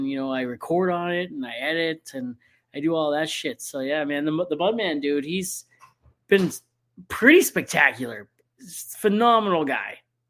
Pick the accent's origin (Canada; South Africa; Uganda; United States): Canada; Hamilton, Ontario; No, I'm from Hamilton.